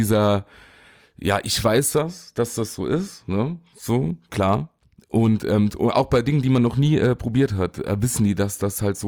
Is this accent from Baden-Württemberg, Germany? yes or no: no; Saarland, Germany; den da kann man sagen als Saarländer, Gummodor